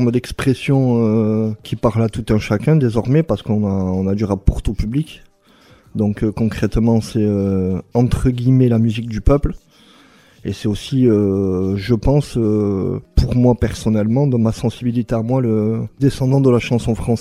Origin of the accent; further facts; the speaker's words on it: Bayonne, Nouvelle-Aquitaine, France; je suis de Bayonne.